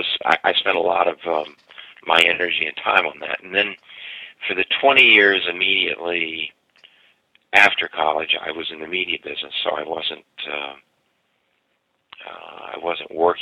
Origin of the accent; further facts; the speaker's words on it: Tennessee, United States; You know, I grew up small town in Tennessee, am a monoglot through and through and through.